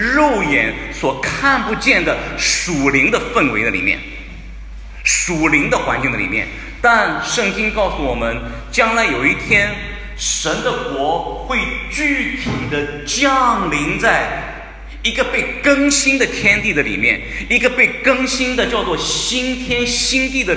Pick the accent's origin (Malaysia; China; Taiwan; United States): China; 今天我们这些生活在海外的中国公民。我之所以称为中国人，不是因为我生活在中国，而是我有一个中国的护照，我是一个中国人